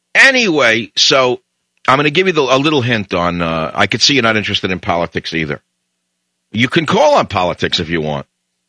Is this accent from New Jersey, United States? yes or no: no; New York City, New York, United States; Now, I grew up in New York, okay?